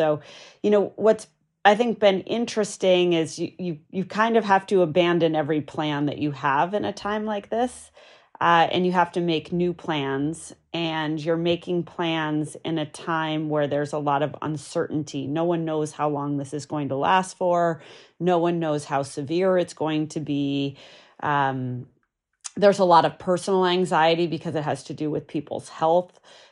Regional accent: New Hampshire, United States; I grew up in New Hampshire, pretty rural, and we didn't have a ton of money.

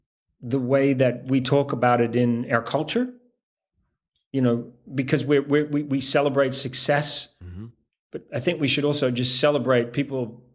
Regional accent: Antigua & Barbuda; born or raised there; also born or lived in Canada

